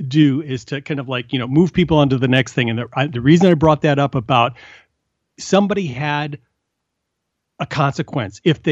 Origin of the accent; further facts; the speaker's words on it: Midwest, United States; I'm from the Midwest where they had WOW.